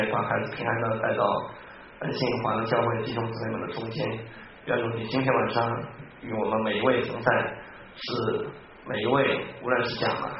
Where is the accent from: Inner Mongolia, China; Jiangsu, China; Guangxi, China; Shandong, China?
Jiangsu, China; Wuxi; accent: southern; now in Beijing, China; 我老家是也江苏无锡的，因为我后来在北京上学，后来也在北京成家，所以可能南方人呢也听我讲话，以为我是北方人。但是如果北方听我讲话的话，应该还是可以听出我南方人的口音来